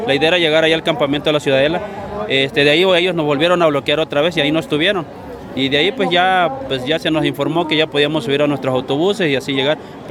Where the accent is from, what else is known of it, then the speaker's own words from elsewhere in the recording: Chiapas, Mexico; venimos del estado de Chiapas.